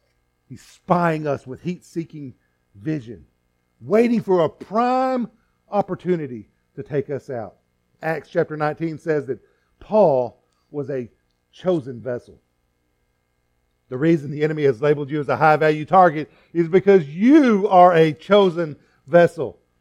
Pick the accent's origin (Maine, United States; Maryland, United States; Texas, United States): Texas, United States; You know, from where I grew up in West Texas, if a snake rattles, it's bad.